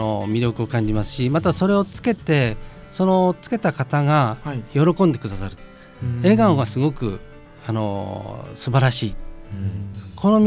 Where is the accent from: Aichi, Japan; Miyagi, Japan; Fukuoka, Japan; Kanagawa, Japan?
Miyagi, Japan; Sendai; also born or lived in Tokyo; 小学校3年から仙台なんで、はい、もうほとんど仙台人です。